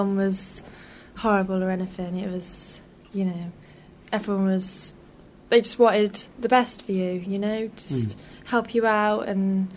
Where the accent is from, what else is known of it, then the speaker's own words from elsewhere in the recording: Bristol, South West England, United Kingdom; which was guaranteed to represent my hometown. Mm. And after I won Miss Bristol